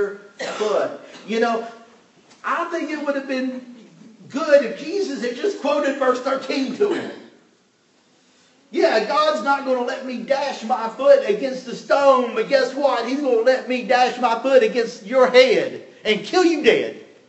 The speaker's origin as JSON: {"language": "English", "region": "Louisiana", "country": "United States", "tie": "born or raised there", "said": "Folks, I grew up in South Louisiana. If you're Cajun, if there ain't onions in it, you ain't eating."}